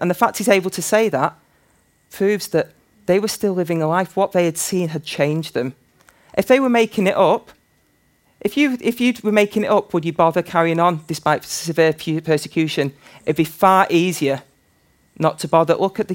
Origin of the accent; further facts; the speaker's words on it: Manchester, North West England, United Kingdom; now in Liverpool, United Kingdom; crossover point where I've spent more of my life in Liverpool than I have in Manchester. Yay. And as a Mancunian, that makes me nervous.